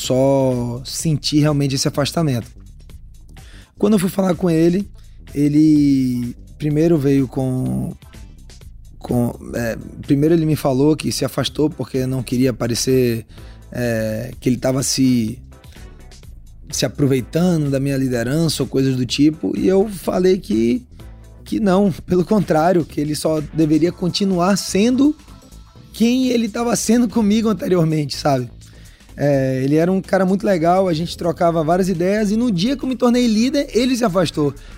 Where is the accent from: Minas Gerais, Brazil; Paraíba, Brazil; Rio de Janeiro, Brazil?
Paraíba, Brazil; João Pessoa; born there; also born or lived in Salvador; Eu sou meio paraibano, meio baiano, né? Porque nasci em João Pessoa, morei muito tempo lá em Salvador. Então, Salvador é um lugar que eu tenho minhas raízes ali também. Meu pai é baiano, mora lá até hoje.